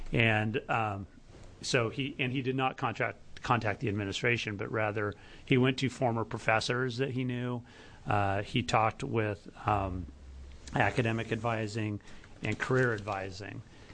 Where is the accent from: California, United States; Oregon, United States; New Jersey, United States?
Oregon, United States; Eugene; I'm the state senator from Eugene, and I'm from Eugene.